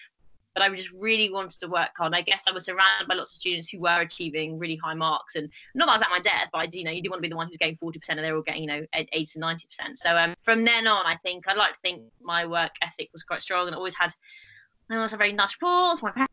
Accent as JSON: {"language": "English", "region": "London", "country": "United Kingdom", "said": "because we're both from London"}